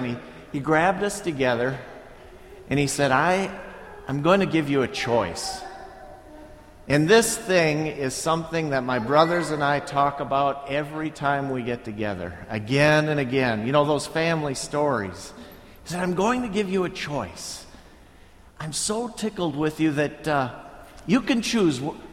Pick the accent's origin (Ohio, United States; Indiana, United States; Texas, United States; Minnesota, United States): Minnesota, United States; Austin; when I grew up in southern Minnesota, I grew up in Austin, and there were seven of us kids in the family.